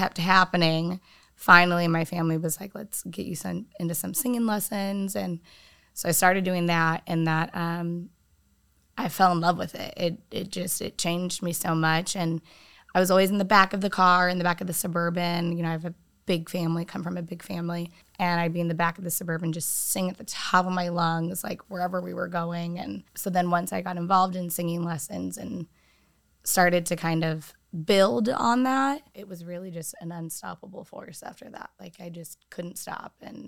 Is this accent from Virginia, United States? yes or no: no; San Diego, California, United States; I'm from San Diego. North County is where I grew up.